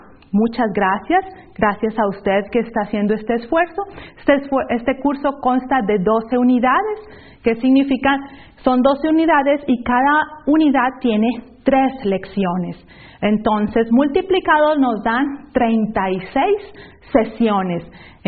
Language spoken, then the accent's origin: Spanish; Monterrey, Nuevo León, Mexico; accent: Monterrey; Yo soy mexicana, nací en Monterrey, Nuevo León, México. Ahí nací, ahí crecí, ahí he pasado la mayor parte de mi vida. El acento que ustedes escuchan es de Monterrey.